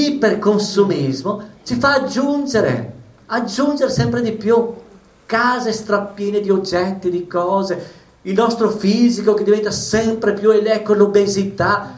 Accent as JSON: {"language": "Italian", "town": "Vicenza", "region": "Veneto", "country": "Italy", "tie": "born or raised there", "said": "Il mio ottico di Vicenza, io sono originario di Vicenza"}